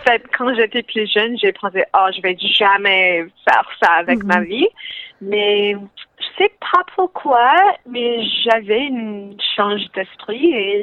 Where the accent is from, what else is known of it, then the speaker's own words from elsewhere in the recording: Langley, British Columbia, Canada; Non, je viens de la Colombie-Britannique, mm-hmm. mais j'ai grandi à une ville qui s'appelle Langley.